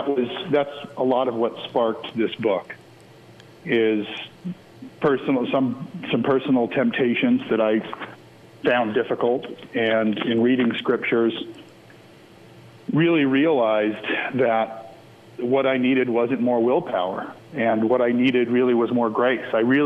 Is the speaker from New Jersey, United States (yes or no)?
no; Las Vegas, Nevada, United States; I don't know that, you know, I grew up in Las Vegas and I'm a male.